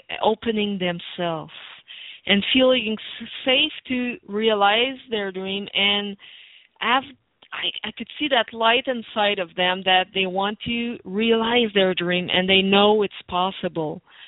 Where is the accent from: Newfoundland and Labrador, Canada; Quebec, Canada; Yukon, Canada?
Quebec, Canada; first language French; English is a second language; My hardest thing was maybe to deliver it in English, because my first language was in French, is French. So in Quebec